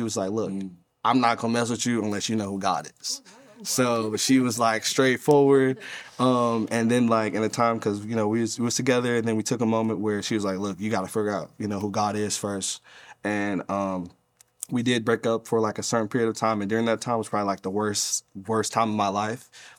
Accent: North Carolina, United States; also born or lived in New Jersey; I'm from North Carolina, or actually born in Jersey, raised in North Carolina.

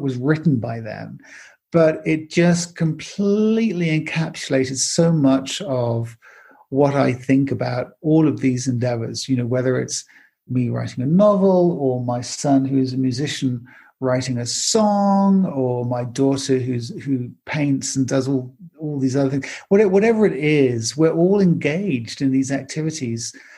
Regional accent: England, United Kingdom; speaking as an Englishman who grew up dreaming about New York

